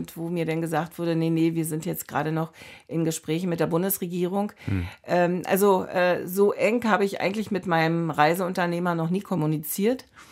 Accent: Berlin, Germany; als Berlinerin, die in Brandenburg arbeitet.

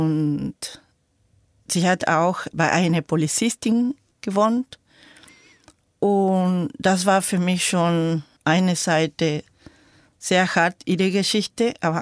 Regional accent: Jujuy, Argentina; German is a second language; Ich bin in der Provinz Jujuy aufgewachsen

